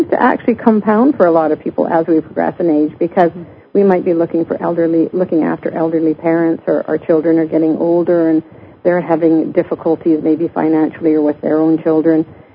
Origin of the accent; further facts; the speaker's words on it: Scotland, United Kingdom; born there; I was born actually in Scotland, so I have an EU passport, which is a lovely thing to have as well.